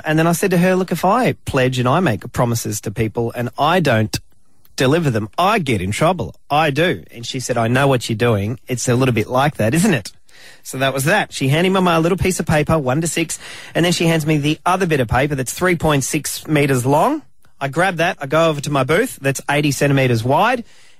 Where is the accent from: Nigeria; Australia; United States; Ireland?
Australia; I don't mind an Aussie Battler. I see myself as an Aussie Battler.